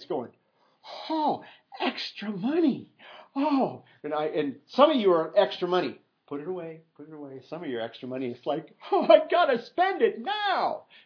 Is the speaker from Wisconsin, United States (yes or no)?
no; Iowa, United States; I grew up in Iowa. Nobody burns stuff off like that.